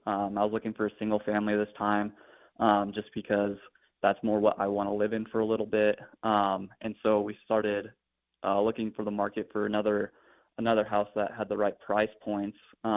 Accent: Woodland Park, Colorado, United States; now in Colorado Springs, United States; Yeah, I grew up in the Woodland Park area. Currently, I'm 27, going on 28 this year. I'm living down in Colorado Springs.

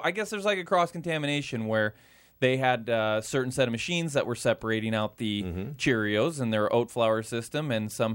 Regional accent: Northwest, United States; I'm from the North, Northwest.

